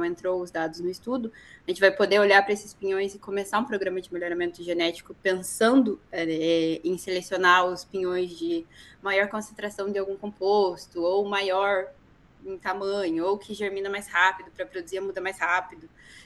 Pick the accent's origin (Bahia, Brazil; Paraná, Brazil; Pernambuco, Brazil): Paraná, Brazil; eu sou do sul do Paraná, eu cresci vendo araucária